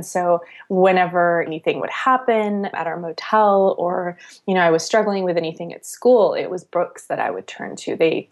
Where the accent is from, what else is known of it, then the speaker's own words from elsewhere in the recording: Mojave Desert, United States; So I grew up in the Mojave Desert in a really isolated town, and my family was one of the only families of color in the town